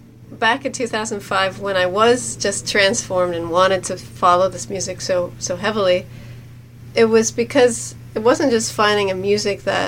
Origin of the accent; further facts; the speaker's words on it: United States; it was certainly intimidating being an American girl